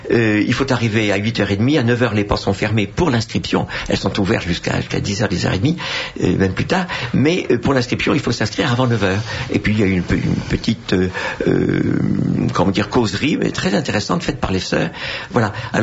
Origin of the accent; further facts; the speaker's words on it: Marseille, Provence-Alpes-Côte d'Azur, France; born there; nous allions pour la première fois à Marseille, qui est ma ville natale.